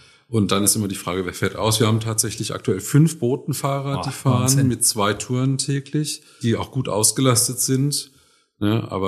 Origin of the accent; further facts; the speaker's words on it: Heidelberg, Baden-Württemberg, Germany; Ich bin in Handschuhsheim aufgewachsen, ne?